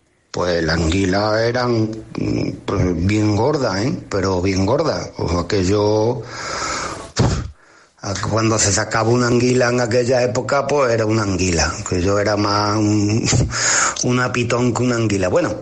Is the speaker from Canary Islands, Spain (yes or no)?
no; Utrera, Andalusia, Spain; bicicleta, y vuelta pa' Utrera, los 8 y pico de kilómetros que había de vuelta pa' Utrera. Cuando llego a mi pueblo, en la entrada de mi pueblo